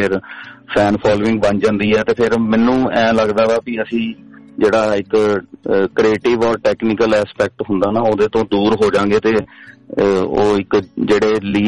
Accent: Amritsar, Punjab, India; ਮੈਂ ਅੰਮ੍ਰਿਤਸਰ ਤੋਂ ਬਿਲੋਂਗ ਕਰਦਾ

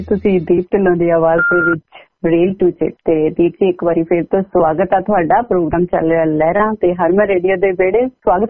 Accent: Ludhiana, Punjab, India; ਮੈਂ ਵੀ ਮਾਲਵੇ ਦੀ ਆ, ਮੈਂ ਜੀ ਲੁਧਿਆਣੇ ਤੋਂ।

